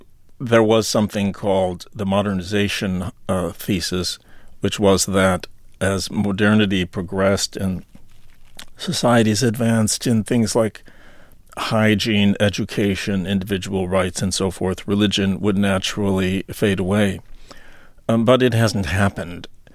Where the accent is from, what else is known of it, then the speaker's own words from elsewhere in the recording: United States; You know, I'm an American, and we have a powerful tradition of pluralism in our country.